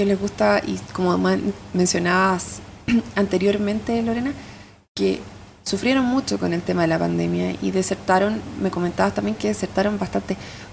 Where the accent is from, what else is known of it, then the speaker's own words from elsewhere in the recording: Santiago, Santiago Metropolitan, Chile; yo vengo de Santiago y no tenía idea cómo se movía a nivel de campo.